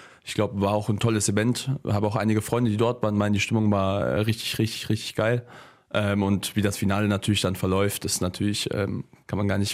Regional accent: Dachau, Bavaria, Germany; Ich bin in München geboren. Okay. Also genau in Dachau, wenn man genau sein möchte. Das ist ein kleines Städtchen neben München und bin da auch aufgewachsen.

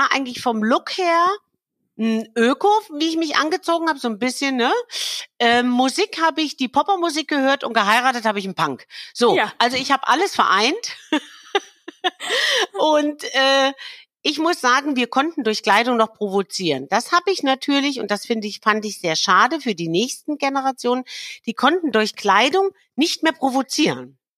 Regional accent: Hesse, Germany; Erstens mal sitzen sie bei Frankfurt und ich bin ja eine Hessin.

